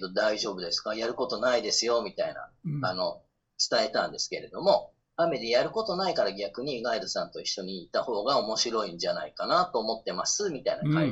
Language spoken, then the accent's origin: Japanese; Makiya, Okinawa, Japan; 沖縄の集落は風水、僕の地元、その巻屋というところは風水で、こう作ってあるので